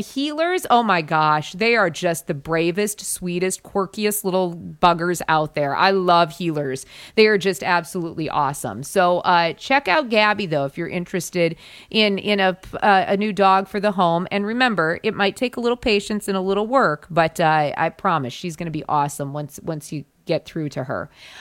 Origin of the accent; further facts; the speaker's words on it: South Dakota, United States; In South Dakota, my home state